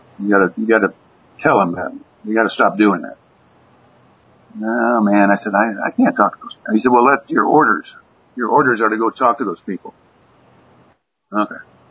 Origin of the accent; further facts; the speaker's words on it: United States; as you can tell, I'm an American, too